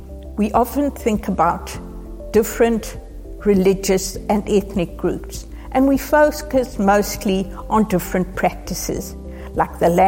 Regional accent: South Africa; I'm from South Africa, and for more than 40 years, I've been working in some of the most marginalized communities in my very diverse country. We have 11 official languages

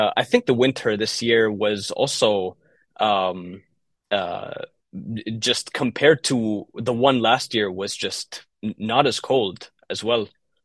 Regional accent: Egypt; I mean, I'm from Egypt, so it's very quite on the opposite side

